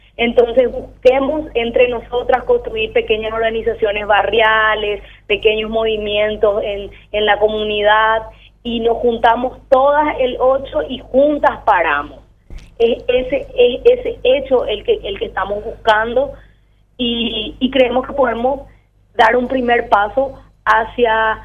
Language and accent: Spanish; Paraguay; tenemos una historia de resistencia muy grande como mujeres paraguayas.